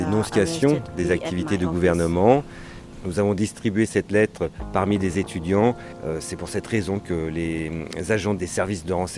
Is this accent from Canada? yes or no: no; Yangon, Yangon Region, Myanmar; Moi, je suis originaire de Rangoon, la capitale.